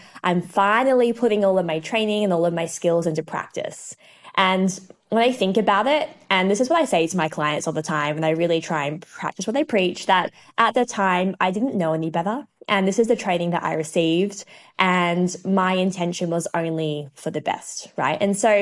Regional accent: Western Australia, Australia; accent: Australian; I think you can tell from my accent that I am Australian, so hence the love of sunshine.

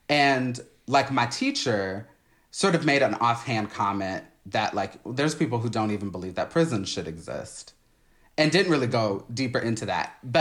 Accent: Texas, United States; maybe that was just in my hometown, but it kind of feels like a Texas thing

